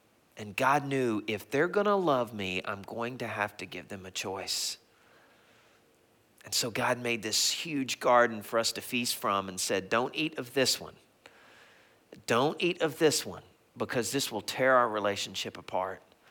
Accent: the South, United States; when I grew up in the South, farmers know better than to call their animals by a name

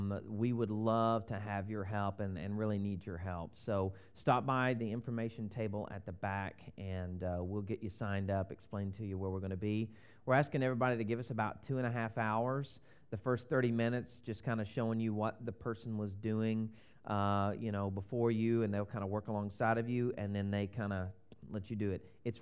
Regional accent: the South, United States; accent: Southern; I'm originally from the South. If you pick up on my accent, it's probably exaggerated a little bit because I've been around all my relatives this last week.

